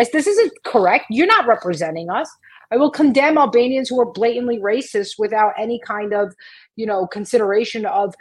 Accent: New York, United States; Yeah, I grew up in New York.

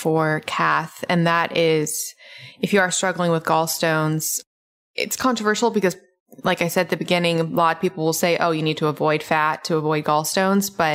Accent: Memphis, Tennessee, United States; I grew up in Memphis, though. Oh, my goodness. Talk about thunderstorms.

